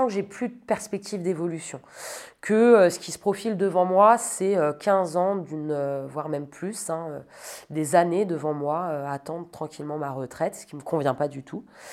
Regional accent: Centre-Val de Loire, France; Je viens de Sologne. J'ai grandi dans une grande maison au milieu de la forêt avec mes parents et ma sœur. Donc une enfance pleine de nature, toujours à l'extérieur.

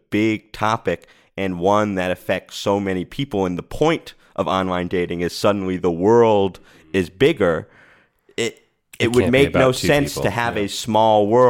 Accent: Rhode Island, United States; now in Los Angeles, United States; I moved out here and I'm from Rhode Island. I didn't know a single soul in LA.

